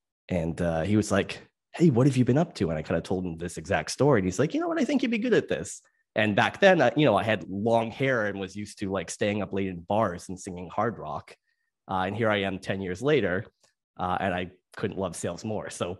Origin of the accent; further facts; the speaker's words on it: Massachusetts, United States; I am from Western Massachusetts